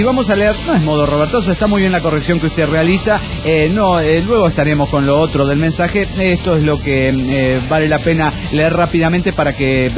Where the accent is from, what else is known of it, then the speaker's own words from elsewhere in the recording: Barranquera, Chaco, Argentina; mi pueblo, Barranquera, se está a 7 kilómetros de la capital del Chaco